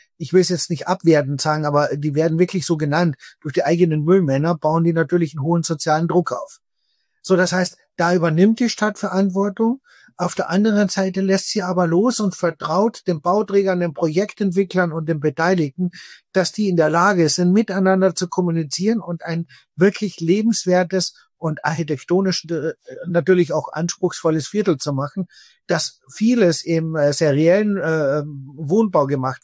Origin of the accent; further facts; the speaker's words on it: Spittal an der Drau, Carinthia, Austria; ich komme aus Spital an der Drau, einer kleinen Mittelstadt in Kärnten.